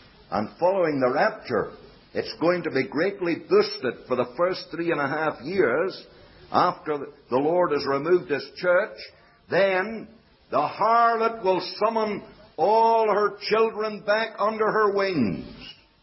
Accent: Canada; if they don't like the Scotch, well then I say I'm a Canadian citizen

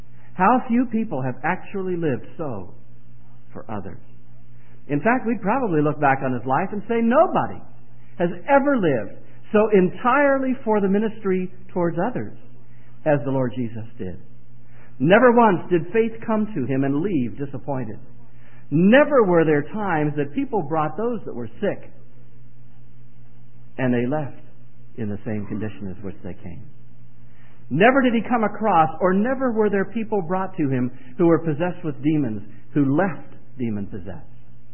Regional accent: South Carolina, United States; we're from South Carolina, which is the best Carolina.

